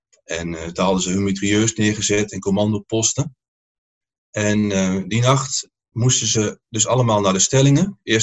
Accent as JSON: {"language": "Dutch", "region": "Utrecht", "country": "Netherlands", "tie": "born there", "said": "Van 1590 is in Woudenberg, vlakbij de plaats waar ik ben geboren, is die eerste schans aangelegd."}